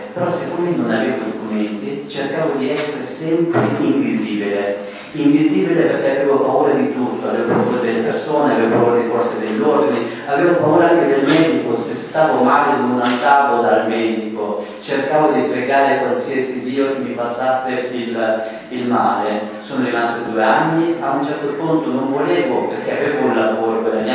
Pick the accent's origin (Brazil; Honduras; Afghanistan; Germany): Afghanistan; now in Italy; Io non volevo diventare un rifugiato, io vengo dall'Afghanistan.